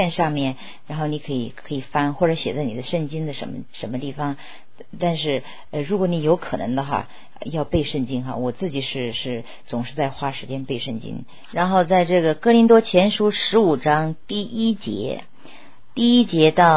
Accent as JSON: {"language": "Chinese", "country": "China", "said": "我上大学在国内20多年前上大学"}